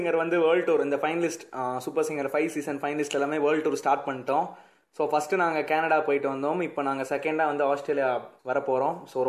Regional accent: Chennai, Tamil Nadu, India; also born or lived in Melur; இப்போ நான் வந்து மதுரை பக்கத்தில் இருக்கிற ஒரு சின்ன கிராமம் மேலூர் அப்படிங்கிற ஒரு இடத்துல பிறந்தேன். அதுக்கப்புறமா ஒரு டூ இயர்ஸில் அம்மா அப்பா சென்னைக்கு தூக்கிட்டு வந்துட்டாங்க. ஸோ நான் அங்கே பிறந்து தான் வந்தேன். ஸோ ஃபுல்லாக தமிழ்நாடு தான் எனக்கு.

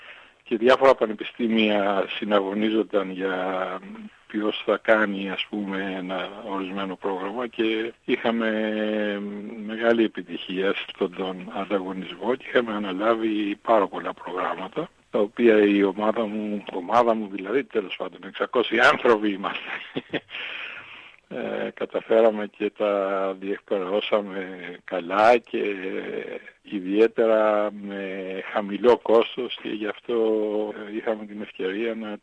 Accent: Chios, North Aegean, Greece; Και ξέρετε, εγώ είμαι από τη Χίο

